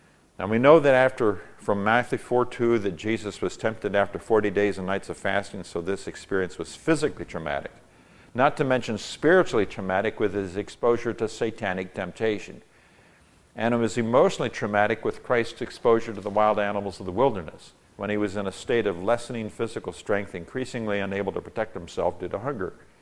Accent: Nigeria; I grew up in Nigeria, West Africa

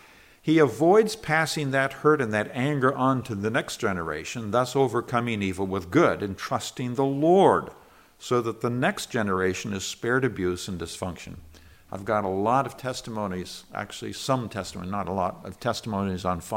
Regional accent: Corning, California, United States; I was raised in California, just south of Corning, California, is where you're familiar with Corning olives.

